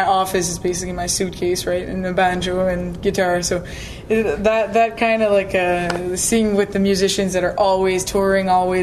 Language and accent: English; New Brunswick, Canada; first language French; English is a second language; Yeah, well, I'm from, New Brunswick is actually the province in Canada that's officially bilingual, right? And so I've pretty much lived with the two languages all my life